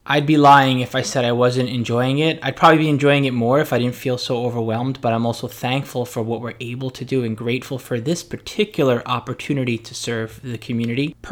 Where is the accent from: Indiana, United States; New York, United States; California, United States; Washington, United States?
New York, United States; New York City; I grew up in New York City, where the only thing that you did was maybe hose down the sidewalks